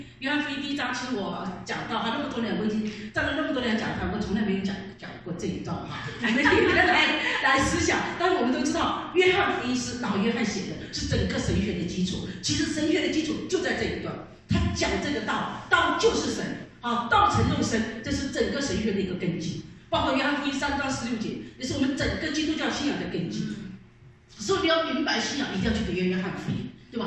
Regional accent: China; 真的是我们中国人，大家真的是很兴奋哈

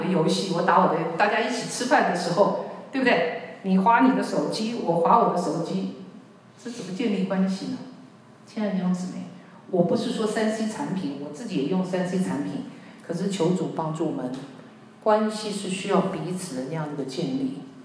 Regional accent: China; 很多的时候要求我们中国人那叫什么？

